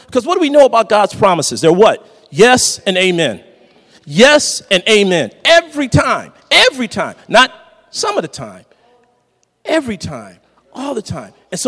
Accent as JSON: {"language": "English", "town": "Detroit", "region": "Michigan", "country": "United States", "tie": "born or raised there", "said": "they don't know I grew up in Detroit. But I'm from Detroit, Motown. I'll be that in my heart forever."}